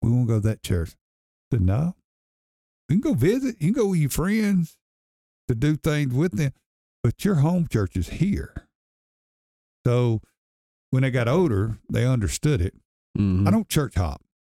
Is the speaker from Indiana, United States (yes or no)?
no; East Gadsden, Alabama, United States; Like, growing up in East Gadsden, we didn't have nothing.